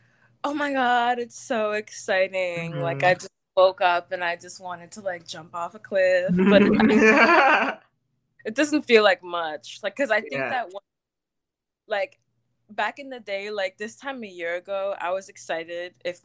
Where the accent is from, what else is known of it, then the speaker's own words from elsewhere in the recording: Nigeria; And I'm Nigerian, so my parents were like, college.